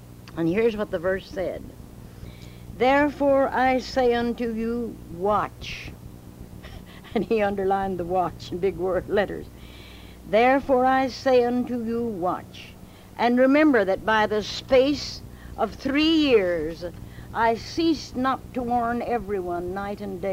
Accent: Galena, Missouri, United States; to my friends in Springfield and in my hometown of Galena and in Eureka Springs, Arkansas

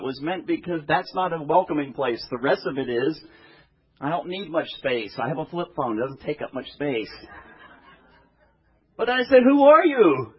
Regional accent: Pittsburgh, Pennsylvania, United States; I'm from the Steeler country

